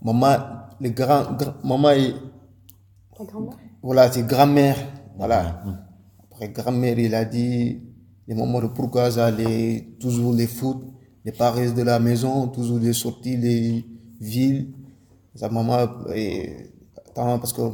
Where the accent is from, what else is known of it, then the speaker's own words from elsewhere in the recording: Gambia; French is a second language; moved away; parce que moi j'ai quitté les Gambie, moi je prends les bus des Gambie, après j'ai venu au Sénégal dans quelques 5 heures de temps, avec mon copain